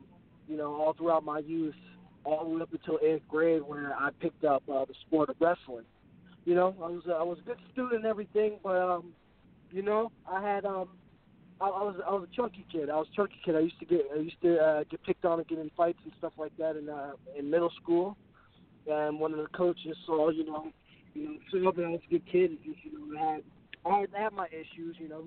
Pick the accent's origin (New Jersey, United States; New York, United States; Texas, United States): New Jersey, United States; Manchester; I grew up in Manchester, New Jersey. You know, I've always been a Jersey Shore kid.